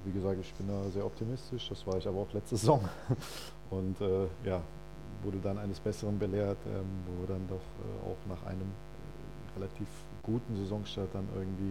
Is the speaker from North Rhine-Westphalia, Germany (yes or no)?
yes; Euskirchen, North Rhine-Westphalia, Germany; also born or lived in Bavaria; Ich wurde halt da geboren, aber aufgewachsen bin ich in Euskirchen. Habe da den Großteil meiner Jugend verbracht